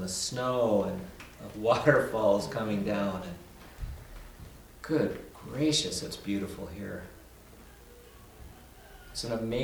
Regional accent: Minnesota, United States; also born or lived in Colorado; I'm from Colorado. I grew up in Minnesota. Came to Holden Village 30 years ago.

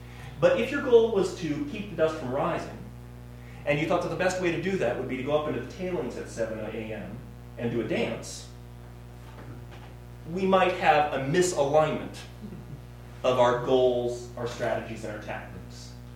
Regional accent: Kansas, United States; You know, I grew up in Kansas partly

